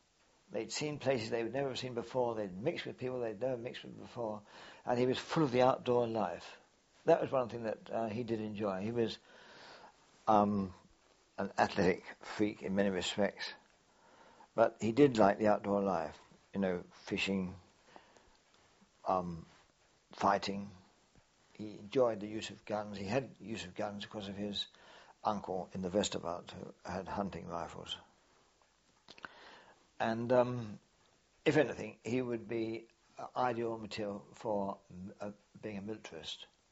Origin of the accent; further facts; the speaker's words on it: England, United Kingdom; as an Englishman, as a boy, English schoolboy, there wasn't much to know about them.